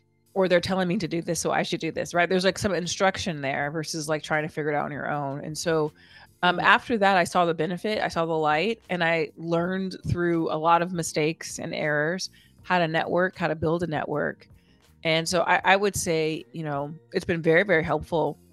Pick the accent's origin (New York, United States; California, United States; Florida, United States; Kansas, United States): California, United States; Rialto; So I grew up in Rialto, California